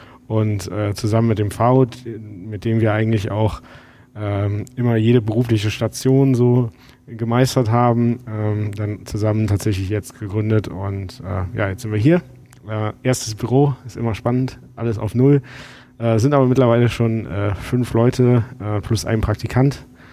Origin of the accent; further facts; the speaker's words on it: Düren, North Rhine-Westphalia, Germany; also born or lived in Stuttgart; Ich bin ursprünglich eigentlich aus der Mitte zwischen Köln und Aachen, Düren, dann in Stuttgart studiert